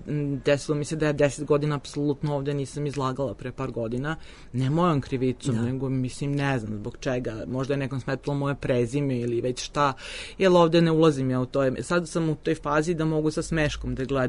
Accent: Serbia; ja sam plaćala poene zato što dolazim iz Srbije

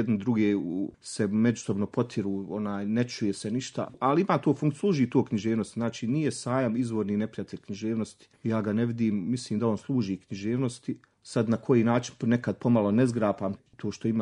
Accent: Sarajevo, Federation of Bosnia and Herzegovina, Bosnia & Herzegovina; I to je neki moj prilog tom rodnom gradu Sarajevu

